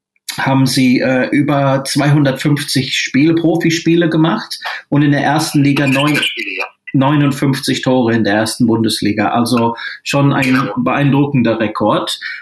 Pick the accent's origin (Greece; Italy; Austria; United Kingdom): United Kingdom; England; now in Dortmund, Germany; Ich bin Engländer, ich kam 1983 kam ich nach Dortmund